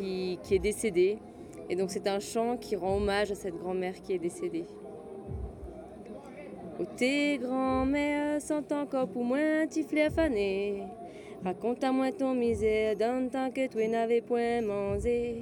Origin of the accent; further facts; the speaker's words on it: Réunion; je viens de l'île de la Réunion.